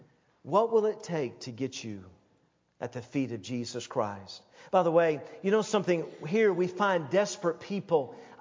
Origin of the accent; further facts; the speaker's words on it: Knoxville, Tennessee, United States; Oh, I went to church growing up in Knoxville, Tennessee.